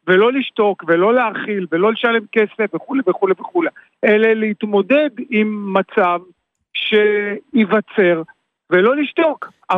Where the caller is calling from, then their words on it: Be'eri, Southern District, Israel; אני גר בצוחר, שזה 20 קילומטר דרומה מבארי, ואני עובד בבארי. כרגע אני מדבר איתך מבארי.